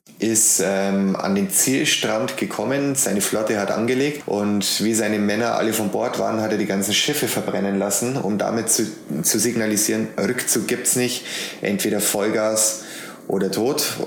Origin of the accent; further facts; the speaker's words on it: Amberg, Bavaria, Germany; Ich bin 29 Jahre jung. Ich komme aus Amberg in der Oberpfalz. Das ist genau in der Mitte zwischen Nürnberg und Regensburg im wunderschönen Bayern.